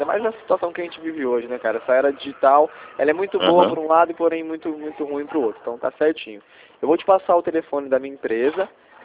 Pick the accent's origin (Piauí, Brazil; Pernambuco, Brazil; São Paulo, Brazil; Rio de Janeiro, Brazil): São Paulo, Brazil; Rio Claro; Sou de Rio Claro.